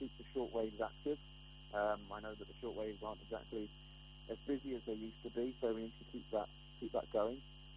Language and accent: English; Leicester, East Midlands, United Kingdom; I'm from Leicester in England.